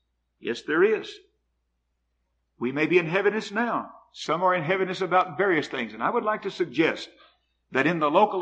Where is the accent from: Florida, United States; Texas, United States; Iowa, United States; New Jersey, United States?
Texas, United States; Fort Worth; When I was a kid growing up in Fort Worth, we had little social organizations we called clubs.